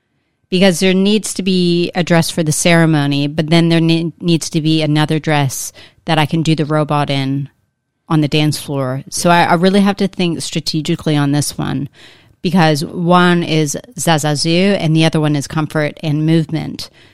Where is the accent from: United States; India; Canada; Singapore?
Canada; you're Croatian, I'm Canadian.